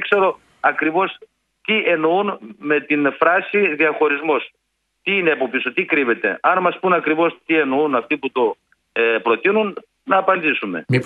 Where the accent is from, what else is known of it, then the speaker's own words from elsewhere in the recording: Central Macedonia, Greece; Εγώ στο χωριό μου στην Πιερία έβλεπα τον πατέρα μου να πηγαίνει στο χωράφι